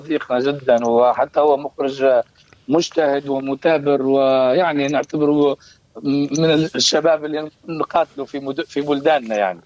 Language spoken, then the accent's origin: Arabic; Libya; وهو من أهم المؤرخين عندنا في ليبيا